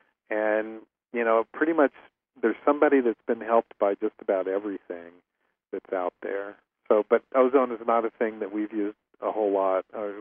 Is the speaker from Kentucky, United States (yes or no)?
yes; Kentucky, United States; I'm from Kentucky, and we know how to pronounce all words perfectly.